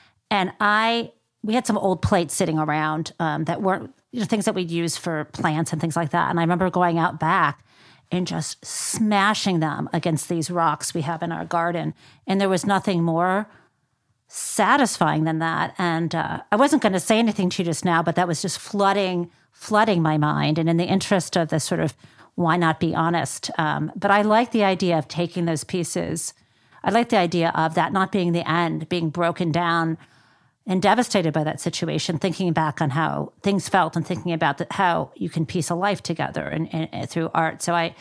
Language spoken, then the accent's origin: English; Michigan, United States; because I'm from Michigan, as I mentioned